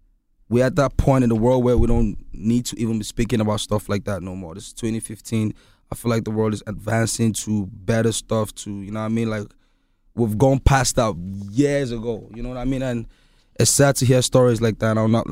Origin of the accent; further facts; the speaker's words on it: Nigeria; I'm an artist from Nigeria. I represent Nigeria. I represent Jos and Lagos, but I'm a world musician.